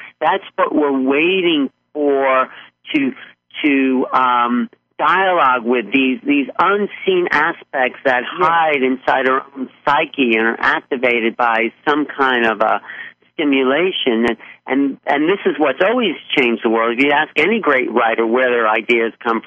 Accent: Brooklyn, New York, United States; born there; I'm born in Brooklyn, yes. Born in Brooklyn, grew up on...

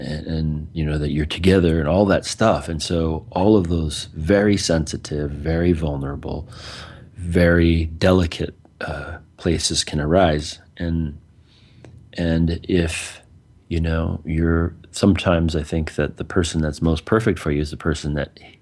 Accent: United States; We, you know, born and raised in America, we're Americans, that kind of thing.

